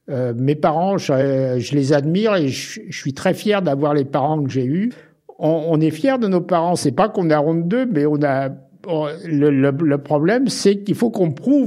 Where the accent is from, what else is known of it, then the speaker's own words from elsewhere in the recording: France; Donc on était, nous, des Français métèques.